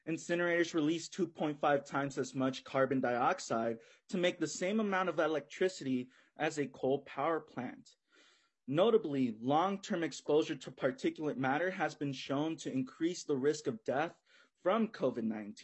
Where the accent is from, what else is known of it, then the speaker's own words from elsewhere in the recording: Richmond, California, United States; Growing up in Richmond, California, I went to an elementary school near the Chevron refinery